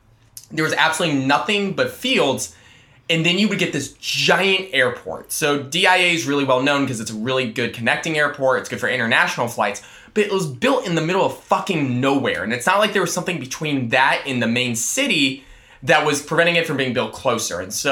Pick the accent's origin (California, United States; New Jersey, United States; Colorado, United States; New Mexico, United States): Colorado, United States; Denver; So, one, growing up in Denver, Denver itself was just a really kind